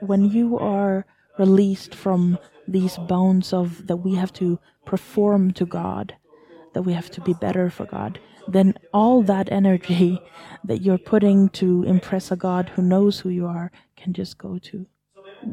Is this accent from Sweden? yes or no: yes; Sweden; English is a second language; I'm from Sweden, so I'm allowed to go around a little bit. There is certain churches. I grew up in free churches in Sweden